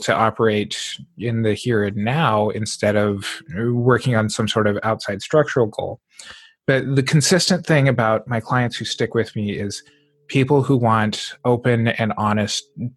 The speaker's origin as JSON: {"language": "English", "region": "Montana", "country": "United States", "tie": "born or raised there", "said": "this is part of owning where I grew up and growing up in Montana and coming from a very blue collar type culture"}